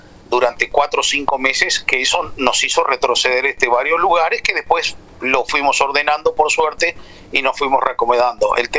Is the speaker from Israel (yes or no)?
no; Uruguay; Y como uruguayo, muchas veces los uruguayos preferimos nuestra playa, ¿no?